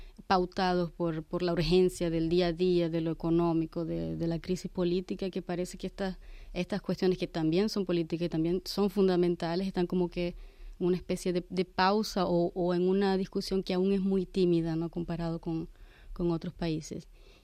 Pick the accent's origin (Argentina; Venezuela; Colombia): Venezuela; moved away as an adult; also born or lived in Cuba; yo me fui de Venezuela en un momento que todavía las cosas no estaban así.